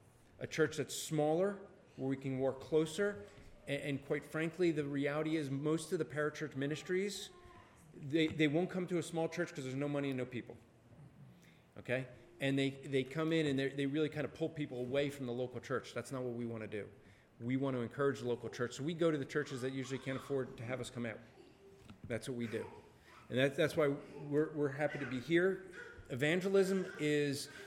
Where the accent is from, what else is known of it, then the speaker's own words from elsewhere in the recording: New Jersey, United States; I grew up on the East Coast, a little communist country known as New Jersey. I don't know if you've ever heard of it.